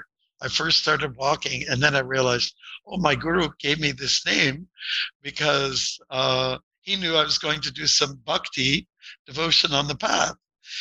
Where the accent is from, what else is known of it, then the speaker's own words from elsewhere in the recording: Windsor, Ontario, Canada; Like I was born and raised near Detroit on the Canadian side.